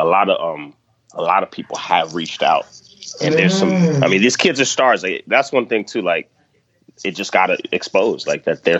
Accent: North Miami, Florida, United States; Yeah, so I'm from North Miami, Florida, USA.

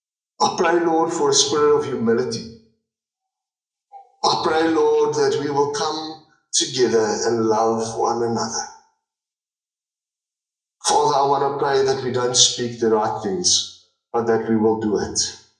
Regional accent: South Africa; I'm from South Africa. It's a different continent.

